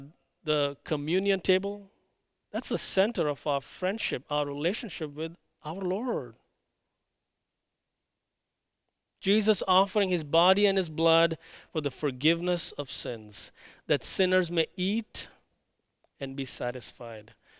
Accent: India; including my home country, India

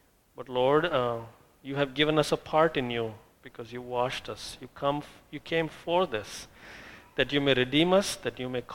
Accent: India; I grew up in India, and I was literally worshiping the idols

